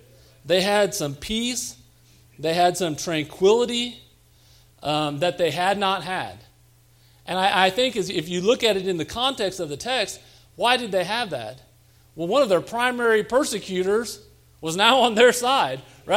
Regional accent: Missouri, United States; I've been on the East and West Coast, and I say, I'm from Missouri, and people just seriously look at you like, is that in the United States?

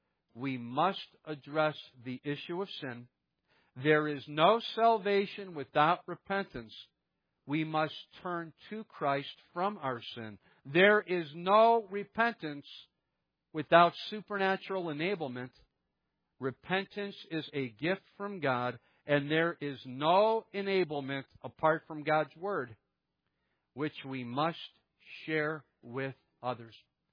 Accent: Ohio, United States; now in South Carolina, United States; I said, you know, I was raised in Ohio. My family all liked Ohio State. I went to Ohio State. I became an Ohio State football fan. That's a normal thing. Well, what happens? I moved down to South Carolina.

